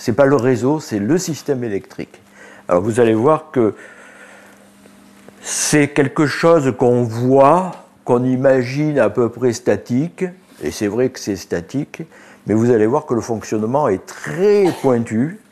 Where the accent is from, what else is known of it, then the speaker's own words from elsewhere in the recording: Provence-Alpes-Côte d'Azur, France; born there; Je suis né en Provence, donc vous verrez que mon accent, je ne l'ai pas perdu.